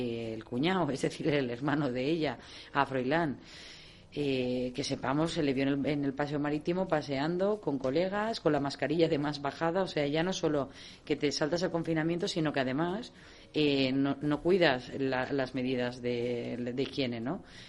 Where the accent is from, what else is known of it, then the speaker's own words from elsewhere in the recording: Valencia, Valencian Community, Spain; me hubiera encantado irme a Valencia, que soy valenciana